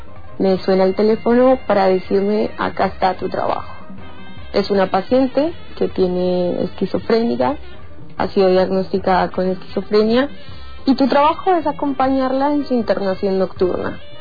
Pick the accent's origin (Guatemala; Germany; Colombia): Colombia; moved away as an adult; now in Argentina; desde que volé más de 7.000 kilómetros de mi país de origen, Colombia, para lo que ahora sería mi país de destino, Argentina.